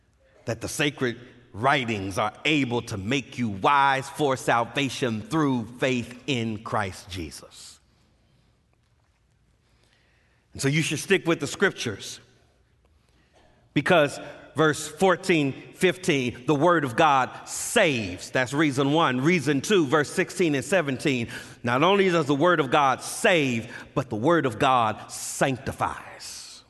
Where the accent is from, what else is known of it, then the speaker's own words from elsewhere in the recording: Los Angeles, California, United States; I grew up in Los Angeles in my daddy's church, and my daddy's church wasn't a King James-only church, but we only use King James, if you know what I mean.